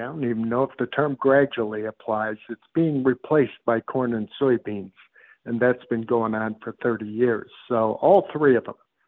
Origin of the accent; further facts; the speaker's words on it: Minnesota, United States; the northwest part of my home state, Minnesota